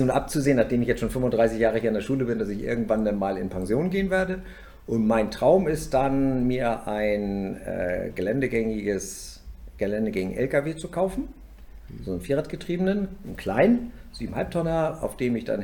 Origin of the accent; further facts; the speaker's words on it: Kiel, Schleswig-Holstein, Germany; Ich bin ja noch in der Zeit aufgewachsen, ich bin in Kiel geboren und bin da aufgewachsen.